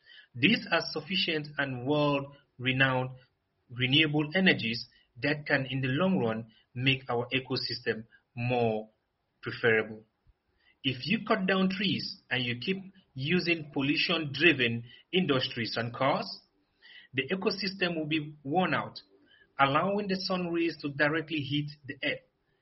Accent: Cameroon; I'm from Cameroon.

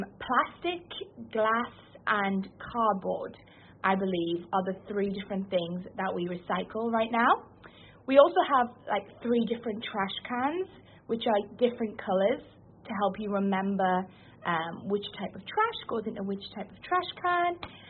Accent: England, United Kingdom; I come from England.

